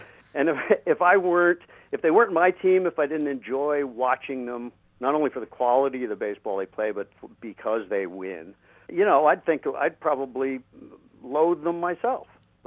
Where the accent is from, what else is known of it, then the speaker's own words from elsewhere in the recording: New York, United States; I grew up in the New York area and have followed the Yankees all my life.